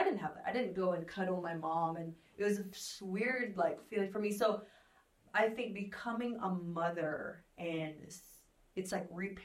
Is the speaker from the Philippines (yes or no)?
yes; Philippines; Well, I grew up in the Philippines.